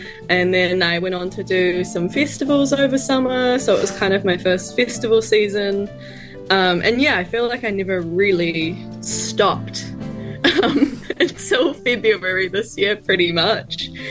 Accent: Arrowtown, Otago, New Zealand; So I'm from Arrowtown.

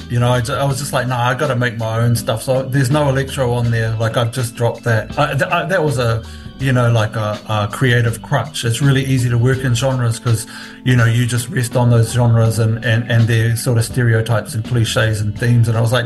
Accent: Mangere Bridge, Auckland, New Zealand; who I grew up with in Mangere Bridge

